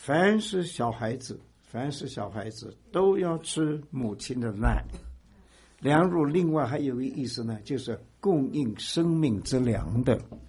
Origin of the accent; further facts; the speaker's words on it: China; 中国人呢比较含蓄啊、哦、有什么事情啊都是比较隐藏的，不会让人知道的。因为我们中国人就是说家丑不可外扬啊